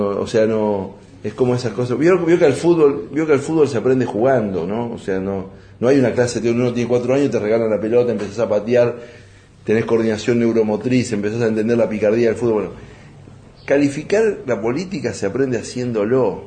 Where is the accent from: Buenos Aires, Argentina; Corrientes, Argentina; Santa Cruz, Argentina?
Buenos Aires, Argentina; born there; nací en el Gran Buenos Aires, soy bastante proindustrial